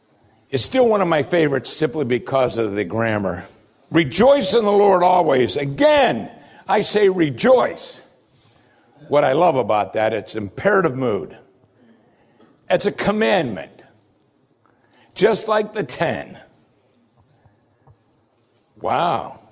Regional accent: Pennsylvania, United States; born or raised there

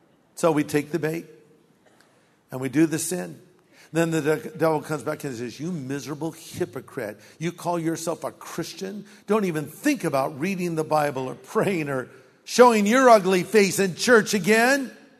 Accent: United States; I'm an American. I'm happy to be an American.

